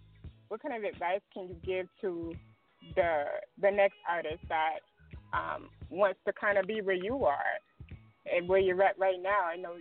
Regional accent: Killeen, Texas, United States; also born or lived in Dallas / Fort Worth; I'm actually from Killeen, or raised, rather, in Killeen, Texas.

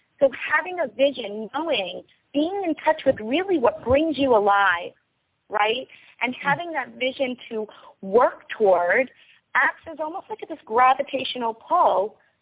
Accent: New York, United States; So I grew up in New York. I was raised on Long Island.

